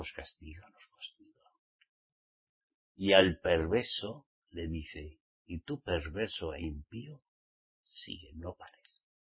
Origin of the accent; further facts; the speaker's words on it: Spain; Aquí, en mi país, en España, hay un dicho